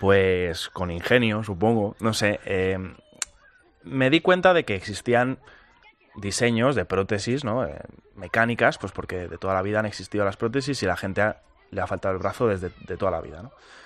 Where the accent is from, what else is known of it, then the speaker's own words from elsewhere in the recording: Aluche, Community of Madrid, Spain; sobre todo porque yo soy de Aluche